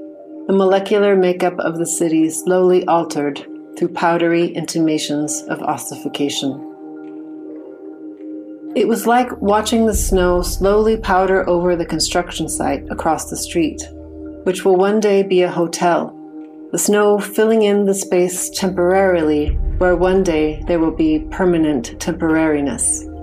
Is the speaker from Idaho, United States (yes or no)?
no; Seattle, Washington, United States; also born or lived in Iran / Czech Republic; now in Berlin, Germany; And the book is also about my hometown of Seattle, which I feel very nostalgic for because it's changed so drastically in the past 5 years or so, thanks to Amazon.